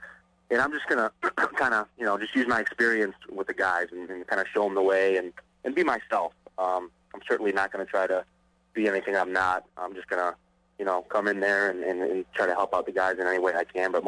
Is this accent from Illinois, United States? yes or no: yes; Chicago, Illinois, United States; I mean, I'm a Cubs fan because I'm from Chicago